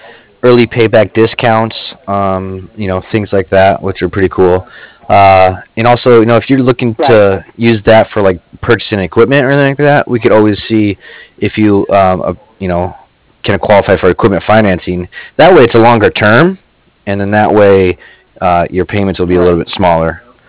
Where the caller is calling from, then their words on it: San Diego, California, United States; I'm in California, San Diego.